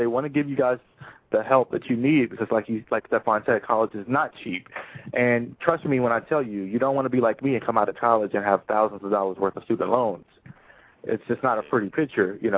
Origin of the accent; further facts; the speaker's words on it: Durham, North Carolina, United States; North Carolina Central University in Durham, which is my hometown, by the way. Shouts out to Durham, North Carolina.